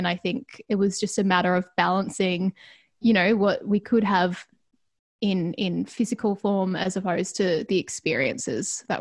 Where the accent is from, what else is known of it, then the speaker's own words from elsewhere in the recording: Ballarat, Victoria, Australia; I grew up in Ballarat. Family, mum, dad, got a twin sister, got an older sister, an older brother. So it was the 4 of us kids growing up in, yeah, regional Victoria.